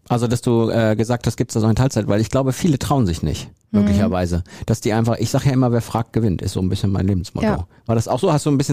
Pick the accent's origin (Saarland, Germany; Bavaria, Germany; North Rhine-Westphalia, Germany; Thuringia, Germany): North Rhine-Westphalia, Germany; Ense; Ich komme ja aus Ense, bin nach Lippstadt gefahren.